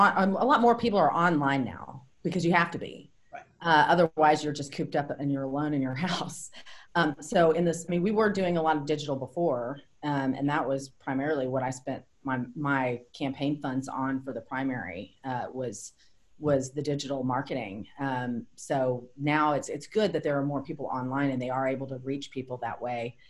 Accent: Houston, Texas, United States; now in McAllen, United States; No, I grew up in Houston.

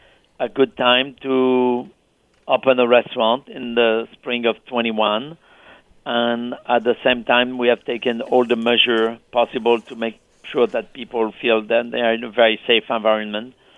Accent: France; now in New York, United States; And you know, I'm a New Yorker at heart. And if I'm going to leave the city, where am I going to go? Back to France in my small village?

